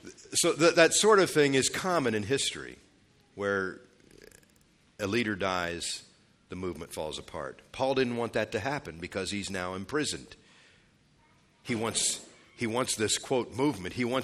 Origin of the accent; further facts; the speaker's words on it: Ephrata, Pennsylvania, United States; In my hometown, in colonial days, there was, the buildings are still there, but there was a cloister. The place was named Ephrata after the biblical name for Bethlehem.